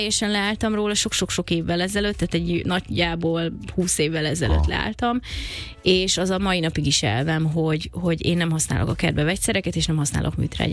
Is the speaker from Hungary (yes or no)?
yes; Budapest, Hungary; nekünk már a 16. kerületben Sashalmon nőttem föl